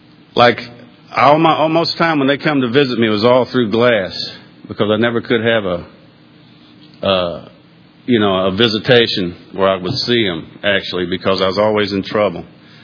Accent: Georgia, United States; I mean, I'm in Georgia, right? I grew up in Georgia.

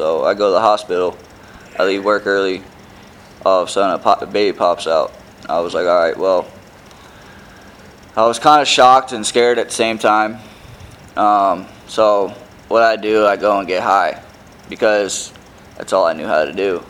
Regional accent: North Fort Myers, Florida, United States; now in Tampa, United States; Originally, I'm not from up here in Tampa. I'm actually from North Fort Myers, down there in Lee County in Florida.

